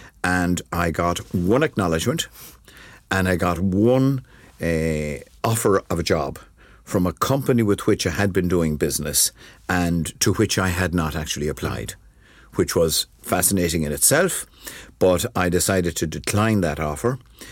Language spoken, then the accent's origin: English; Castlebar, County Mayo, Ireland; From the time I was a young fella growing up in Castlebar, like I remember going down to the market square, as it was then, and on a Saturday selling potatoes and cabbage and carrots